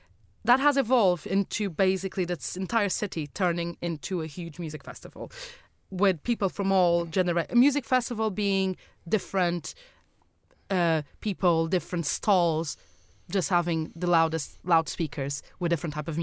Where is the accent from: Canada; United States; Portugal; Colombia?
Portugal; Funchal, Madeira; if I'll be going to my hometown in Madeira Island, that's Funchal